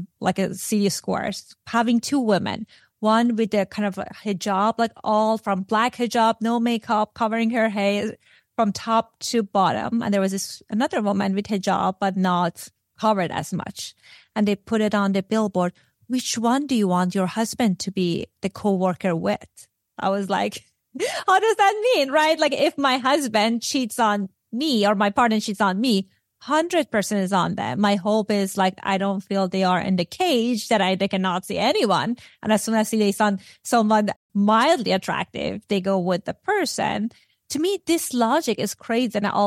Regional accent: Iran; I grew up in Iran, and Iran, it's a very now, like not before, I mean, last 40 years, a very religious country and very patriarchal

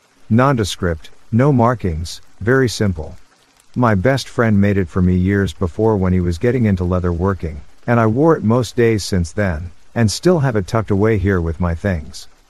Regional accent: Nigeria; I'm Nigerian, and in Nigeria, it's common for people to have house helps who live with them.

